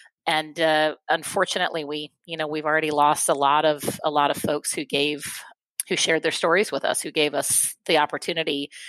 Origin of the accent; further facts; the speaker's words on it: East Coast, United States; now in Atlanta, United States; You know, I grew up on the East Coast. I'm now in Atlanta.